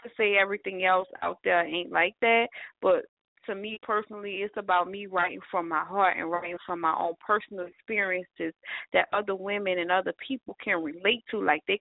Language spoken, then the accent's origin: English; New Orleans, Louisiana, United States; Like, I grew up in New Orleans, and you have to be on your toes because people talk about you, and you have to be quick, you know, with a response.